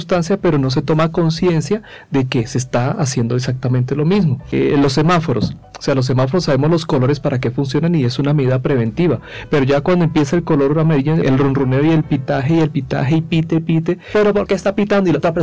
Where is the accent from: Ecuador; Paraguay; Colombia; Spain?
Colombia; yo soy colombiano porque mi cultura, mi manera de ser, me identifica en cualquier parte del mundo.